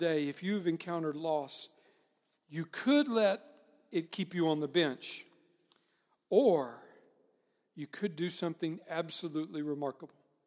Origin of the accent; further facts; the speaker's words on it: Paris, Texas, United States; So I'm from East Texas, and I'll tell you a little story. About an hour and a half from where I'm from, Paris, Texas